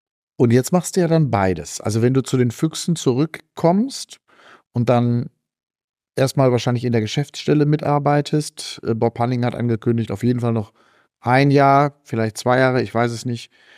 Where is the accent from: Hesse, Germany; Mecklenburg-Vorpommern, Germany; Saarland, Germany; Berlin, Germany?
Berlin, Germany; und das sage ich nicht als Berliner